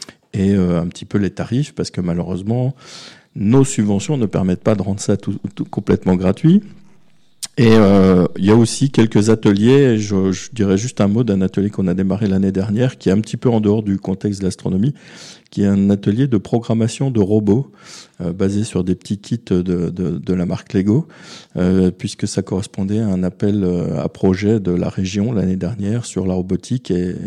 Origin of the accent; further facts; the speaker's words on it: Bourgogne-Franche-Comté, France; now in Dordogne, France; je suis natif de Franche-Comté.